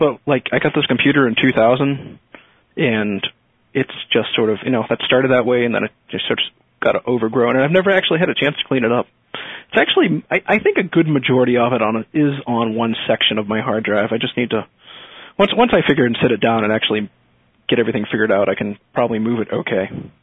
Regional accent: Boston, Massachusetts, United States; A little about me. I'm from Boston.

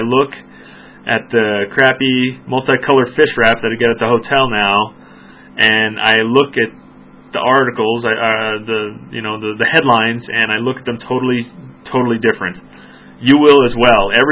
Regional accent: Phoenix, Arizona, United States; I am from the Valley, though. I'm from Phoenix, and that place is just, it's utopia.

